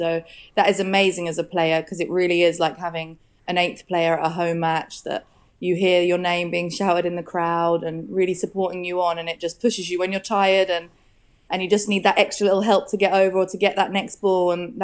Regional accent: South East England, United Kingdom; I grew up in Hampshire

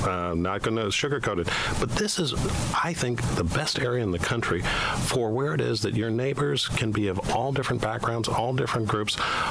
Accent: Detroit, Michigan, United States; born there; now in Sacramento, United States; And I was born in Detroit, Michigan, so I know how bad Detroit has been.

